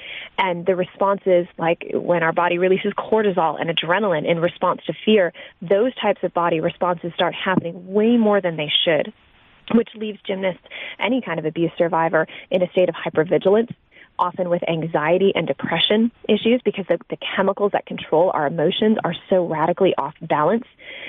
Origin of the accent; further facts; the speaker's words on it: Michigan, United States; So I grew up in Michigan, and one of the most prominent gyms in Michigan was a gym called Twistars.